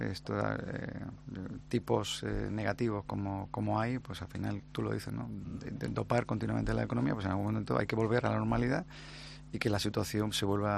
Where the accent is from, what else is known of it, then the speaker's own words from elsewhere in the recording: Spain; yo creo que también nos tenemos que sentir orgullosos como españoles, ¿no?